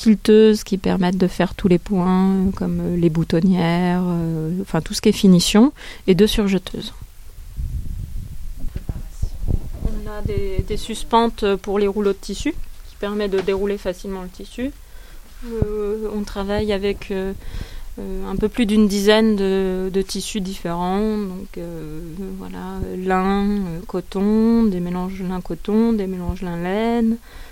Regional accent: Occitanie, France; Et comment j'en suis revenue au Cévennes, à ma terre natale

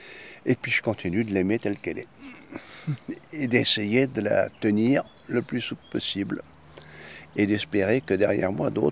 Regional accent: Aigues-Mortes, Occitanie, France; je suis né natif du Midi et plus particulièrement de la région d'Aigues-Mortes

